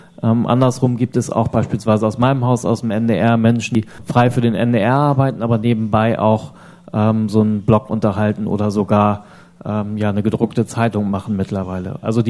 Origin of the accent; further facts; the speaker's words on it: Hamburg, Germany; Das gibt es bei uns in Hamburg tatsächlich.